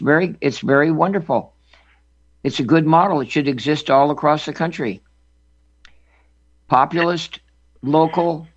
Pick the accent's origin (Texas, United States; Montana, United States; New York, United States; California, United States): New York, United States; born there; now in Nebraska, United States; I was born in New York, Frank. My parents were Nebraskans while my dad was at school at Pratt Institute in Brooklyn.